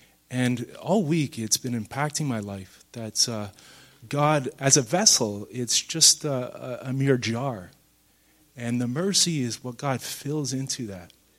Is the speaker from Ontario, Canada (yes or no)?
yes; Ontario, Canada; I'm from Ontario, and I went to Bible college there